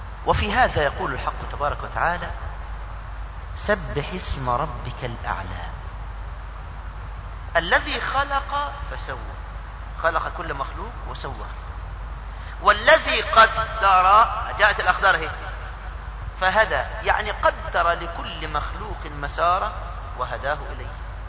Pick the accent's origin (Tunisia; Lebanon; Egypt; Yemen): Egypt; مثلا كلمة ولد نقولها لمن؟ للطفل عندنا في مصر، نعني بها المولود الصغير.